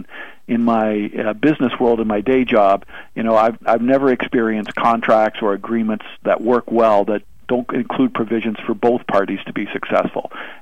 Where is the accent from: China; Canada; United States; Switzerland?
Canada; the North American Cup for us, being Canadian, is a huge deal.